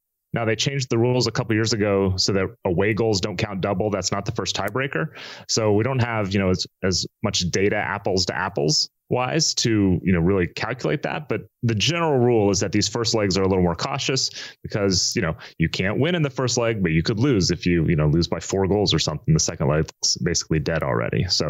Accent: United States; Look, I was born and raised in America.

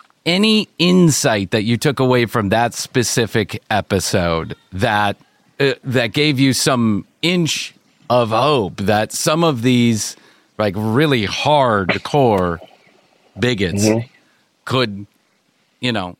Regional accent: Chicago, Illinois, United States; just because of the way that I was raised in Chicago

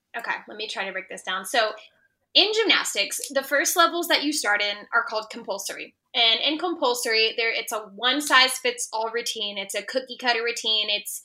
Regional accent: Texas, United States; considering, you know, I'm a Texan, I loved that.

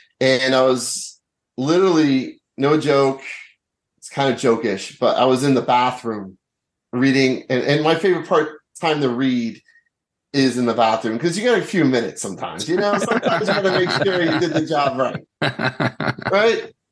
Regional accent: Brooklyn, New York, United States; Well, I grew up in South Brooklyn. I grew up in Bensonhurst and Midwood.

